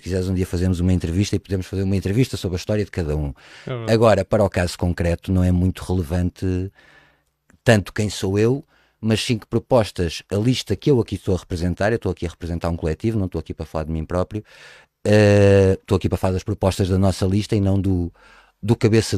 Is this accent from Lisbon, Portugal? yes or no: yes; Lisbon, Portugal; tenho 43 anos, sou profissional de teatro, ator, encenador, produtor. Sou natural de Lisboa, ainda que com raízes maternas no concelho de Odmira, mais precisamente em São Luís, concelho onde venho desde que nasci.